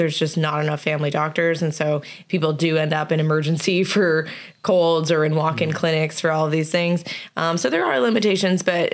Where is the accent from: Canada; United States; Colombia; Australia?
Canada; being that I'm a Canadian citizen and we have plans to kind of relocate back to Canada, have the support of my family and friends here